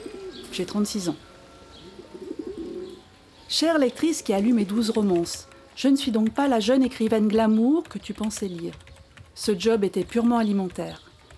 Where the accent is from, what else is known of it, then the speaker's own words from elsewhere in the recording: Brittany, France; born there; now in Paris, France; Je suis née en Bretagne, je vis à Paris dans un quartier populaire